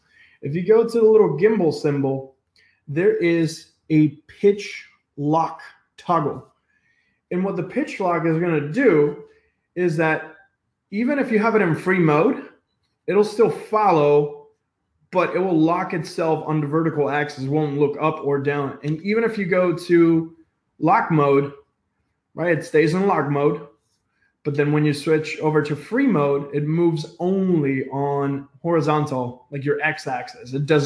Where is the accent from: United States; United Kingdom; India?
India; I am from India.